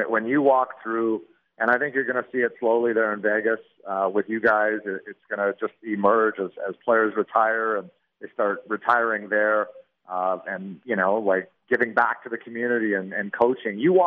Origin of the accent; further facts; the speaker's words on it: Edmonton, Alberta, Canada; now in Arizona, United States; And I grew up in Edmonton back in the heyday with the Edmonton Oilers.